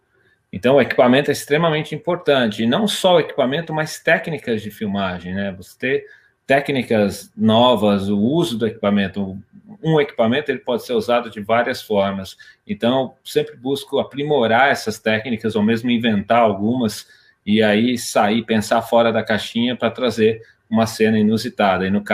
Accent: Itajubá, Minas Gerais, Brazil; born there; eu nasci em Itajubá, no interior de Minas Gerais, lugar rodeado por montanhas, no meio da Serra da Mantiqueira.

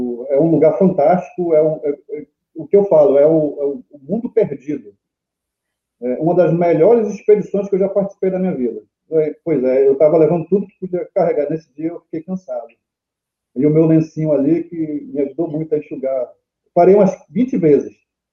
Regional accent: Manaus, Amazonas, Brazil; Isso, sou manauara, né? Eu nasci em junho de 1971, em Manaus, aqui no Amazonas, capital do Amazonas.

